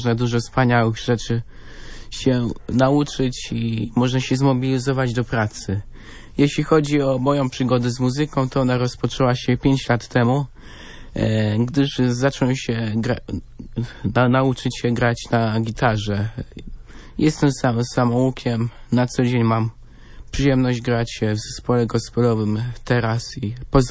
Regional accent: Bydgoszcz, Kuyavian-Pomeranian Voivodeship, Poland; pochodzę z miasta Bydgoszcz.

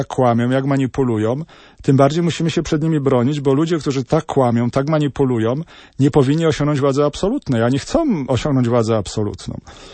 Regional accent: Kraków, Lesser Poland, Poland; No, ja jestem z Krakowa, już tam nie zdążę z Torunia

